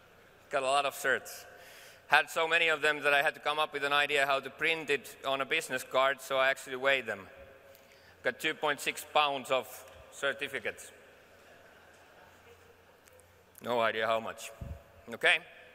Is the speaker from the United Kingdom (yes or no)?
no; Finland; I'm from Finland.